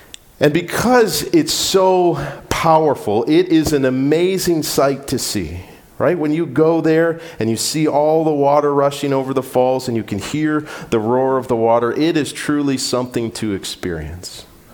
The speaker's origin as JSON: {"language": "English", "town": "Colchester", "region": "Ontario", "country": "Canada", "tie": "born or raised there", "said": "I grew up in Colchester, so I grew up just a few blocks away from Lake Erie."}